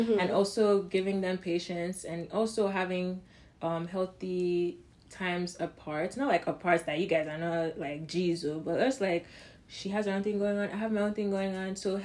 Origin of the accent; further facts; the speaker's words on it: Nigeria; now in Toronto, Canada; And I live in Toronto. I'm a Nigerian.